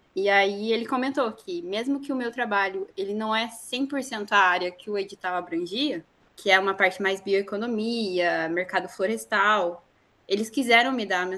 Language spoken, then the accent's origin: Portuguese; Paraná, Brazil; eu sou do sul do Paraná, eu cresci vendo araucária